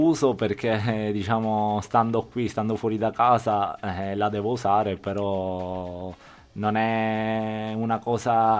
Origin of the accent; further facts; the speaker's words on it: Palermo, Sicily, Italy; amo il Palermo come squadra del mio paese